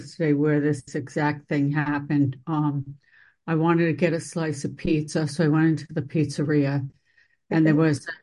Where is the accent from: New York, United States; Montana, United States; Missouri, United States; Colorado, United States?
New York, United States; They don't speak English, okay, which was driving me crazy as a New Yorker.